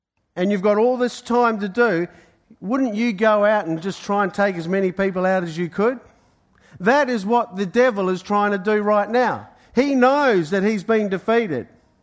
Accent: New Zealand; now in Australia; New Zealand. Am I an Australian? You bet your cotton socks I am. You know, but I'm still notified as a Kiwi

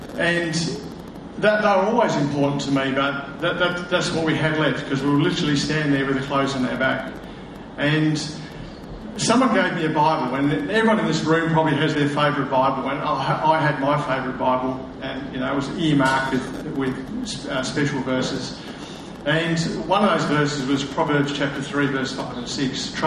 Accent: Tasmania, Australia; moved away as an adult; now in Perth, Australia; we arrived in Perth 3 or 4 years ago, and we're originally from Tassie.

